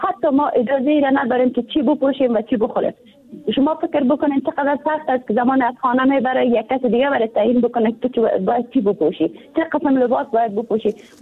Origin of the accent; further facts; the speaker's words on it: Afghanistan; born there; ما مسلمان هستیم، در کشور مسلمان به دنیا آمدیم، کشور افغانستان یک کشور اسلامی بوده